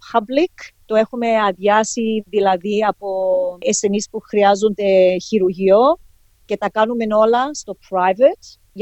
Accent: Greece; Είμαστε Έλληνες

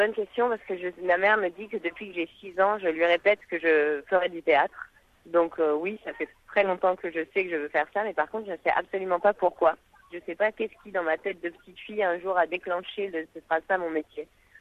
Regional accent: Bordeaux, Nouvelle-Aquitaine, France; j'étais venue à Paris, parce que je viens de Bordeaux, et j'étais venue à Paris faire une école de théâtre.

